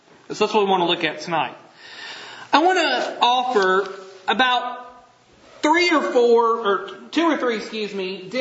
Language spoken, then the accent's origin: English; Tennessee, United States; Growing up in West Tennessee, it's not uncommon for at least half your congregation to have a 30-minute drive or more to the church building because of how spread out congregations are.